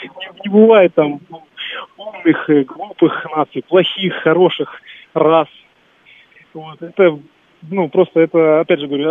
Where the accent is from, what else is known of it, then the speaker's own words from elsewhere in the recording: Rostov-on-Don, Rostov Oblast, Russia; потому что я из Ростова, там много разных национальностей.